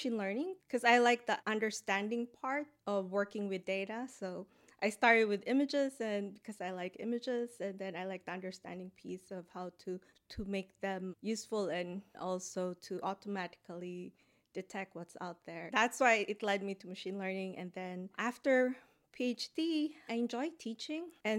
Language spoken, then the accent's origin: English; Philippines; moved away as an adult; also born or lived in United States; I grew up in the Philippines, so I had my undergrad there.